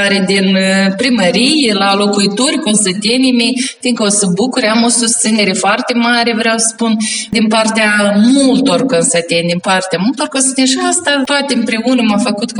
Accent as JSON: {"language": "Romanian", "town": "Gura Căinarului", "country": "Moldova", "tie": "born there", "said": "Și făceam naveta de la Gura Căinarului, fiindcă m-am născut în Gura Căinarului."}